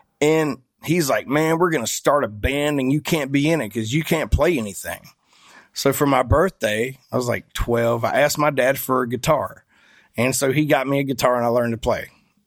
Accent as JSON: {"language": "English", "region": "Georgia", "country": "United States", "said": "Where are you from? And I'm like, I'm from Georgia."}